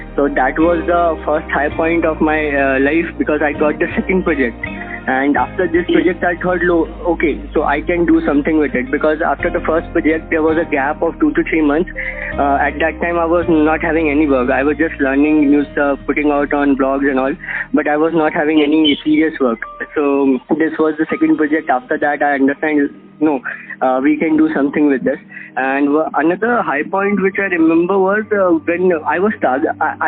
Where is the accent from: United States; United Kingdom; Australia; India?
India; Bhopal, Madhya Pradesh; And firstly, when you say that I am from Bhopal, people think that you would not have that much skills, and you would not have the exposure to certain stuff.